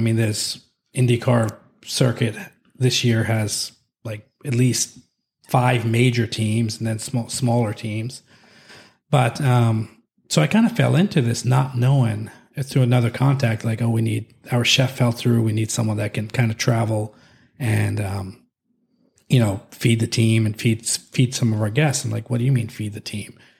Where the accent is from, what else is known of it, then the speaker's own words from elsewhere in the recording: California, United States; California.